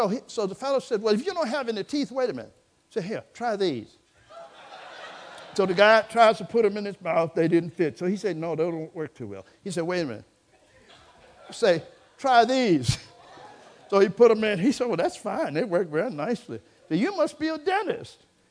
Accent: Virginia, United States; when I was a little boy, growing up in Virginia on a farm that my grandfather had purchased before the First World War, I grew up on a family farm, 40 acres.

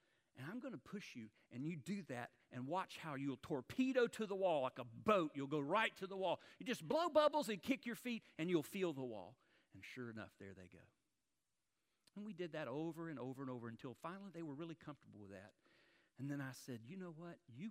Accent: Florida, United States; There were any alligators in that water? We're from Florida. You always have to ask.

